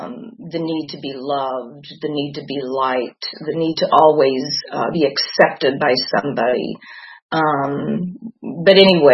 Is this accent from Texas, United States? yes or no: no; Barstow, California, United States; born there; I am one of 8 kids, and I was born in Barstow, California. And we moved around a lot.